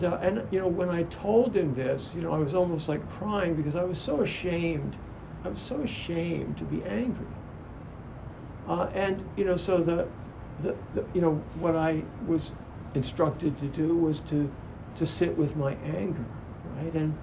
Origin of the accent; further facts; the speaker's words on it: Baltimore, Maryland, United States; one of my big quote-unquote enemies when I was growing up in Baltimore was a kid named Bobby Westbrook.